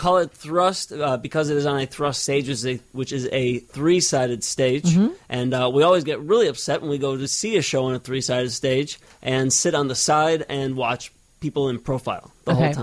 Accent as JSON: {"language": "English", "town": "Chicago", "region": "Illinois", "country": "United States", "said": "Originally from the Western Burbs in South Loop for 12 years."}